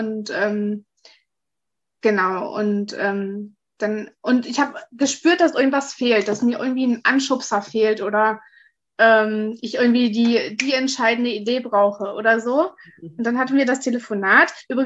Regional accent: Saxony, Germany; ich bin 28 Jahre alt. Ich komme ursprünglich aus der Oberlausitz, das ist in Sachsen, und wohne jetzt aber in Bayern.

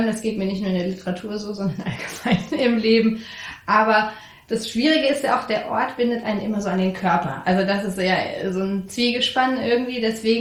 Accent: Frankfurt, Hesse, Germany; als Frankfurterin

